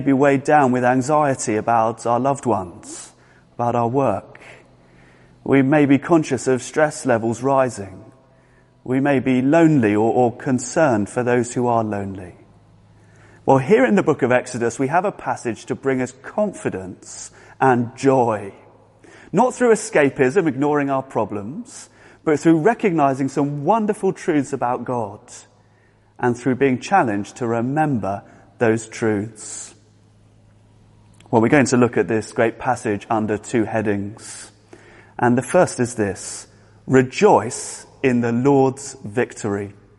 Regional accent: United Kingdom; If we're British, we might respond to good news with a celebratory nod of the head or even a joyous mini fist pump.

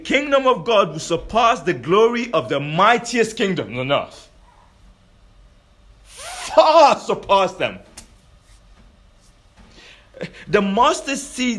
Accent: Nigeria; I'm Nigerian. Anyone else Nigerian?

